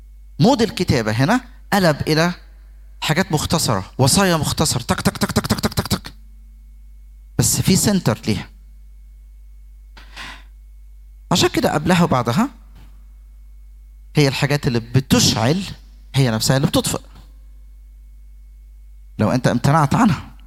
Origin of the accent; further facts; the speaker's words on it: Egypt; في لغة عالمية ناس بتستخدمها عندنا في مصر